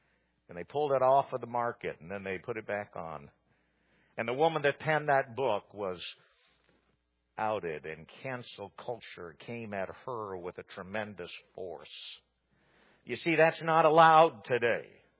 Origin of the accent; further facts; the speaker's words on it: United States; And leadership that has changed its stance on whether or not I, as an American, have to pay for that abortion